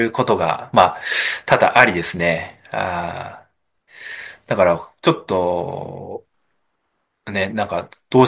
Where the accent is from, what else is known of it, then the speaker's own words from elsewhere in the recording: Chiba, Japan; born there; 千葉県生まれの自分には、やっぱ縁遠いんですよ。